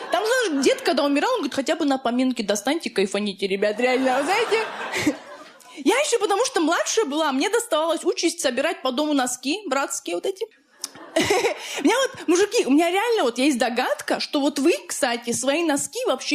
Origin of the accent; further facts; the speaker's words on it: Makhachkala, Dagestan, Russia; недавно ездила домой в Махачкалу.